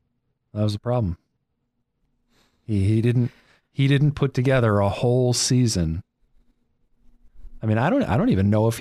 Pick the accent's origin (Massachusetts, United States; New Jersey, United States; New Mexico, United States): New Jersey, United States; I grew up in New Jersey, so you had Mets games and Yankee games pretty often.